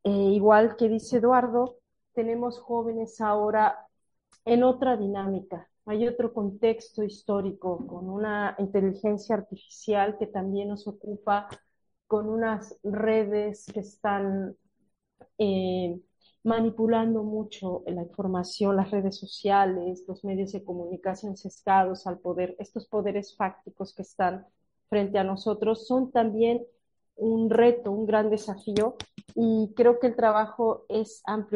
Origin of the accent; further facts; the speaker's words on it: Mexico; sobre todo porque soy mexicana y lo sé